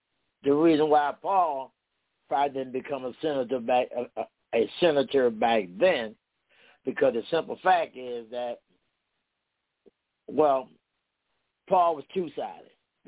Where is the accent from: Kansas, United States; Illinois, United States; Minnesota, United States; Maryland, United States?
Maryland, United States; Yeah, I'm from Maryland, and I watch you guys all the time on YouTube.